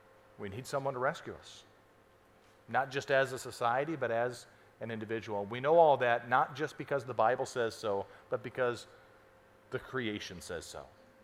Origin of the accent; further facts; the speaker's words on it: Arizona, United States; Again, I'm from Arizona, so I'm kind of proud of this.